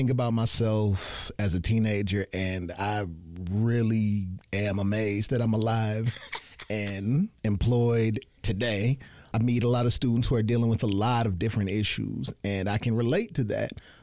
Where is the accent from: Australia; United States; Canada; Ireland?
United States; Saginaw, Michigan; born there; I was born in Saginaw, Michigan, and I don't know if everybody's familiar with that area. I was born in Saginaw, Michigan in the 80s.